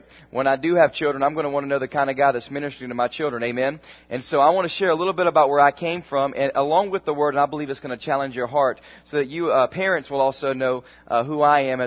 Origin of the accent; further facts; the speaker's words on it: Myrtle Beach, South Carolina, United States; accent: southern; also born or lived in Los Angeles; now in New York City, United States; Many of you can hear the southern accent. How many of you can tell I'm from the south? I'm actually from Myrtle Beach, South Carolina.